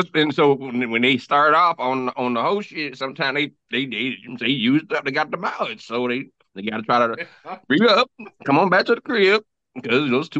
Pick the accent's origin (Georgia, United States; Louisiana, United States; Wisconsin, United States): Georgia, United States; Atlanta; I'm from Atlanta Pimp. I keep telling you this.